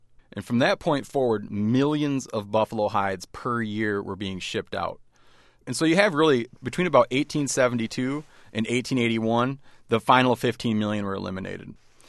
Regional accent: Michigan, United States; now in Montana, United States; I grew up in Michigan, which is one of the few states that has no buffalo in it historically

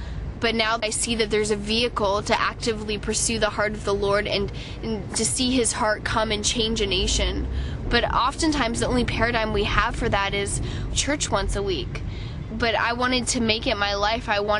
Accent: Manhattan Beach, California, United States; I'm 23, and I'm from Manhattan Beach, California.

